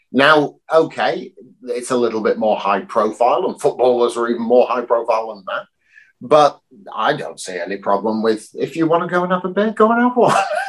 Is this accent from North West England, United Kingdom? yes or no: yes; North West England, United Kingdom; I grew up in Lancashire and played all age group Lancashire and was under 19 player of the year for Lancashire.